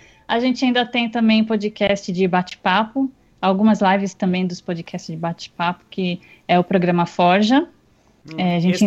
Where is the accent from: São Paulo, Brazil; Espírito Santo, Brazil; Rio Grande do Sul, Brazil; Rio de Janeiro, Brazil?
São Paulo, Brazil; mas a gente tem gente de São Paulo, eu sou de São Paulo